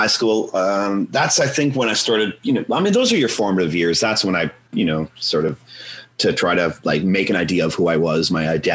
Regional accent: Ancaster, Ontario, Canada; also born or lived in Hamilton; Well, I was born in Hamilton, Ontario. And Steel City, yeah. I was born there, but I grew up in Ancaster.

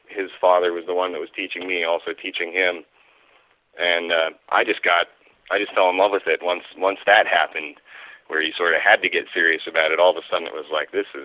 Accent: Missoula, Montana, United States; also born or lived in Helena; Yeah, I was born in Helena, Montana, but my folks lived in Missoula, so I grew up in Missoula.

